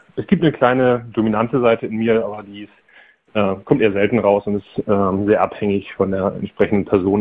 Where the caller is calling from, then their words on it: Hamburg, Germany; Ich komme aus Hamburg